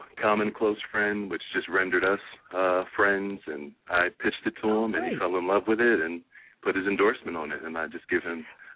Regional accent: New Jersey, United States; I'm from North Jersey originally.

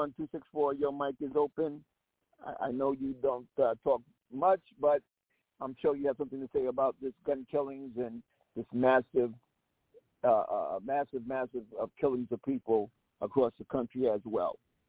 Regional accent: South Carolina, United States; Everybody know I'm crazy. They know I'm crazy from South Carolina.

